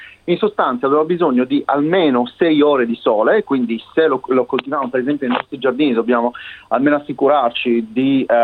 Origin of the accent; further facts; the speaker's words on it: Sardinia, Italy; io vengo dalla Sardegna e noi coltiviamo comunque l'ulivo in terreni veramente molto molto profondi